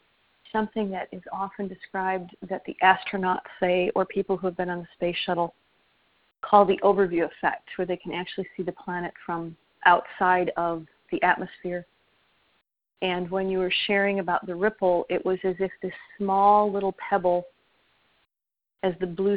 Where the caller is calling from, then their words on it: Miami, Florida, United States; I'm calling from Miami.